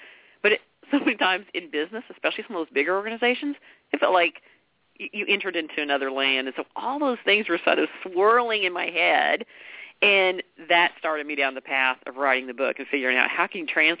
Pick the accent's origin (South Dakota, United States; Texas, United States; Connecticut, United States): Texas, United States; I live in Dallas, Texas. You can probably tell I'm from Texas based on my accent. I can't hide it.